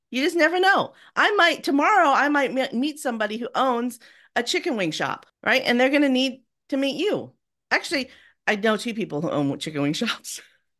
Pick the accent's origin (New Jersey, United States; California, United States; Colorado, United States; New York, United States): California, United States; I'm from California. I didn't ever have a snow day. Never.